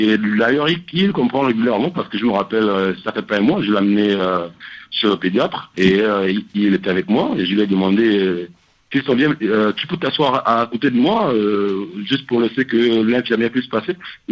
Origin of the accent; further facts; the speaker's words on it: Gabon; Que moi, je suis d'origine francophone, je suis gabonais d'origine.